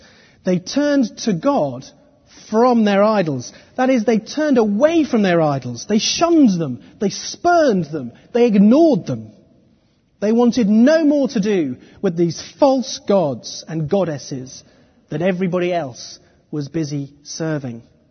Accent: Manchester, North West England, United Kingdom; a place I know well as a Mancunian and as a Manchester United supporter

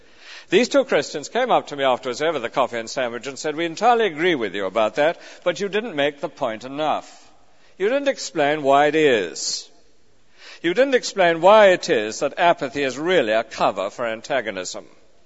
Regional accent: United Kingdom; I'm a British, of course, with a stiff upper lip

